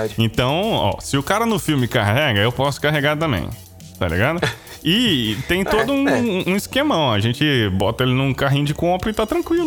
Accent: Espírito Santo, Brazil; quem não sabe, eu sou capixaba, sou do Espírito Santo.

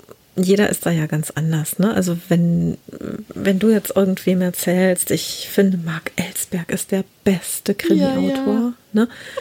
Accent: Hohenlimburg, North Rhine-Westphalia, Germany; eine war sogar dabei, die aus Hohenlimburg ist, hier aus meiner Heimatstadt.

